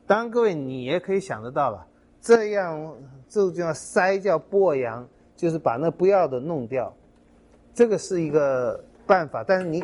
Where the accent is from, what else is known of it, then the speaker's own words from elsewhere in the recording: Taiwan; 可能我们小时候在台湾收割稻谷的时候也会看到